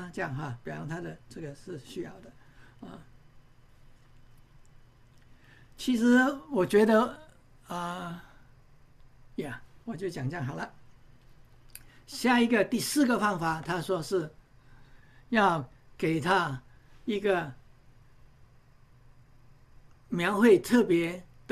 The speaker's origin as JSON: {"language": "Chinese", "country": "Malaysia", "lives_now": "Singapore", "said": "这个是在新加坡我是马来西亚人"}